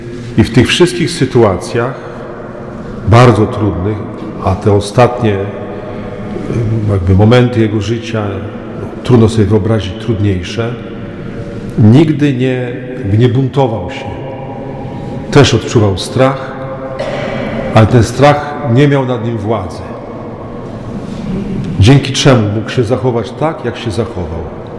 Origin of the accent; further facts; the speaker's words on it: Kozienice, Masovian Voivodeship, Poland; Ja wychowałem się niedaleko tu od Puław w Kozienicach. Też tu mam rodzinę